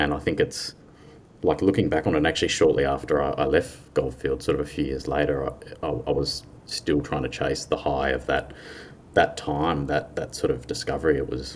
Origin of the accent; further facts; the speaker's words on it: Melbourne, Victoria, Australia; I came over from Melbourne and sort of started underground, actually